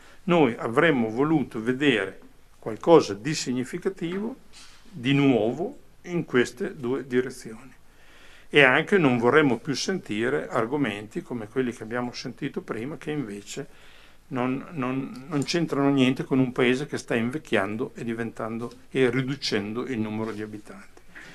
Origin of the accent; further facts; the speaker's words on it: Campogalliano, Emilia-Romagna, Italy; Allora, noi che siamo di Campo Gagliano avremmo dovuto immediatamente dire allarme rosso.